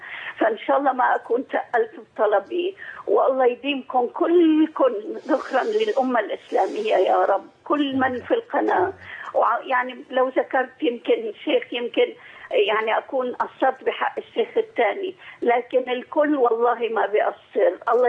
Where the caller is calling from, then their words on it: Qatar; أنا من قطر عم بتكلم.